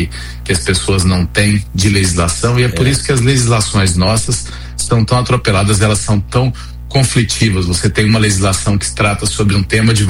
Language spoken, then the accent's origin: Portuguese; Brazil; Então, eu estou trazendo isso porque para a gente olhar para o nosso lado também, imaginando enquanto brasileiro.